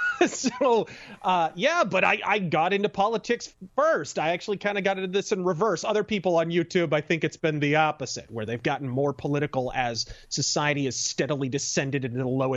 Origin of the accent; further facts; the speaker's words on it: Phoenix, Arizona, United States; I am, of course, from the fiery depths. I am from Phoenix, Arizona, but I was always politically active.